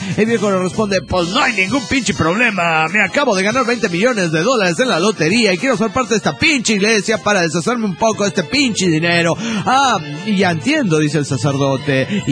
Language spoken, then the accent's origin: Spanish; Guadalajara, Jalisco, Mexico; now in Brazil; yo soy de Guadalajara, estoy en Brasil